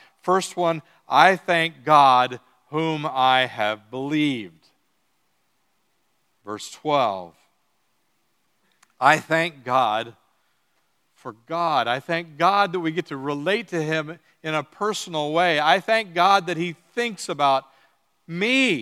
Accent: Iowa, United States; born there; also born or lived in Illinois / Wisconsin; now in Minnesota, United States; I've always lived in the Midwest. I was born in Iowa. I lived in Illinois for a long time, Wisconsin for 20 years, now Minnesota.

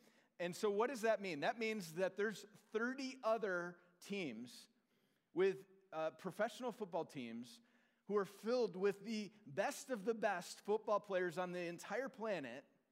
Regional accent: Illinois, United States; I grew up in Northern Illinois. I've been a Bears fan since I was 3.

